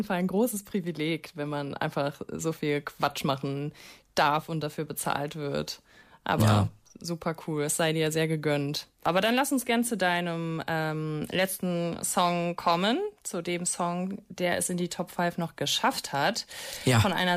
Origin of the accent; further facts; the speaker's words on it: North Rhine-Westphalia, Germany; Ich komme tatsächlich auch aus dem Rhein-Sieg-Kreis, wie